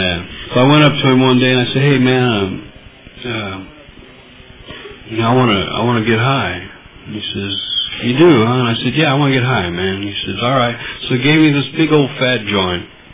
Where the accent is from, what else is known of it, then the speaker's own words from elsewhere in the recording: Oildale, California, United States; I was raised in Bakersfield, Oildale to be exact. Good old Oildale.